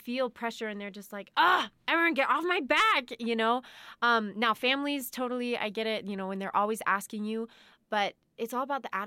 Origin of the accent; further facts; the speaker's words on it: Missouri, United States; Hey, yeah, no. I'm from Missouri, and the pickings are few, let me tell you.